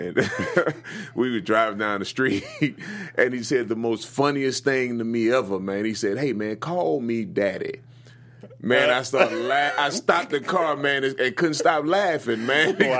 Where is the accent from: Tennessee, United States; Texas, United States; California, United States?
Texas, United States; Galveston; Galveston, Texas, man.